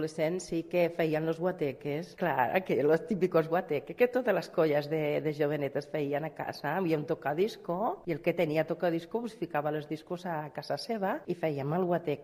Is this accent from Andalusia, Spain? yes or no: yes; Carboneras, Andalusia, Spain; now in Tarragona, Spain; soc d'Andalusia, soc d'un poble d'Almeria que es diu Carboneras, que és un poble molt bonic, que té unes platges precioses i vírgenes al costat del Parc Nacional de Cabo de Gata. Estic molt orgullosa, bueno, també estic molt orgullosa d'estar aquí a Tarragona. Tinc 60 anys